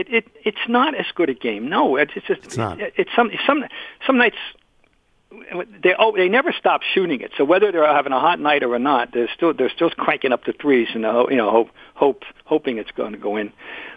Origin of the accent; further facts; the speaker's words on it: Trenton, New Jersey, United States; I was introduced to it in Trenton, New Jersey, my hometown, Trenton Colonials, and I went to lots of their games.